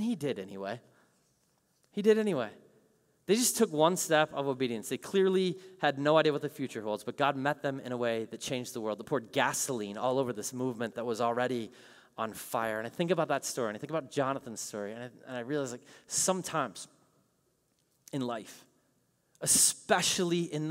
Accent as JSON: {"language": "English", "region": "Midwest", "country": "United States", "said": "and I'm from the Midwest. I'm nice. I'm not going to yell out loud"}